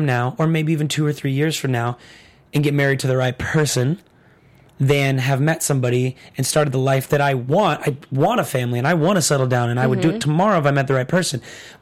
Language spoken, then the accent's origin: English; Nebraska, United States; now in Los Angeles, United States; See, I grew up in Nebraska.